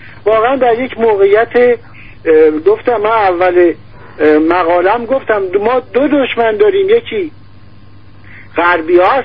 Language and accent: Persian; Iran; نشون بدیم آقا ما ایرانی هستیم، این نظام رو نمیخواد